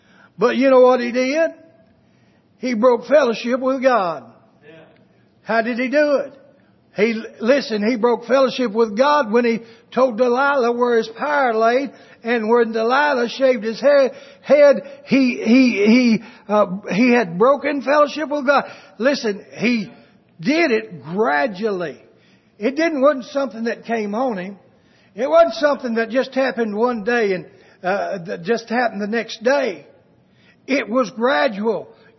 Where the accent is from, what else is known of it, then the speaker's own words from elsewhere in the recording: Kentucky, United States; Now, I was from Kentucky.